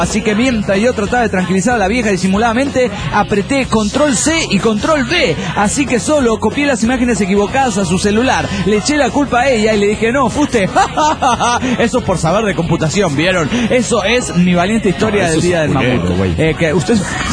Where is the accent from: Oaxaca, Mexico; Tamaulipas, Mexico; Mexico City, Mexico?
Oaxaca, Mexico; de Oaxaca, México.